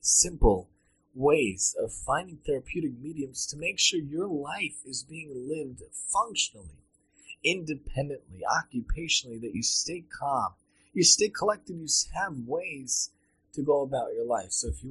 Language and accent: English; Staten Island, New York, United States; The paper growing up, I believe, had it, the Staten Island Advance. I'm from Staten Island.